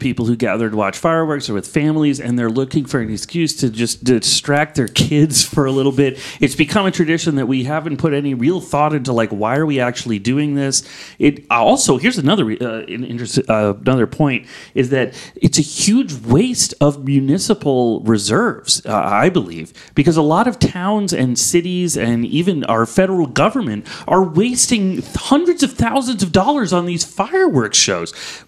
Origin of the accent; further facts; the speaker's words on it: Needham, Massachusetts, United States; I grew up on Laurel Drive in Needham, Massachusetts, which has the oldest block party in the town, one that is still going to this day.